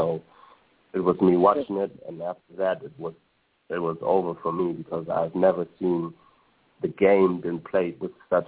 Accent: Germany; we're not only from one city. We're not from Hamburg or just from Berlin or just from Cologne, because we're from all over the country.

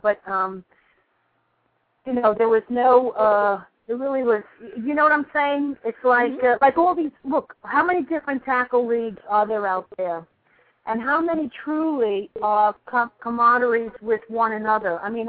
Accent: New York, United States; And I'm from New York, so I stereotype and I generalize.

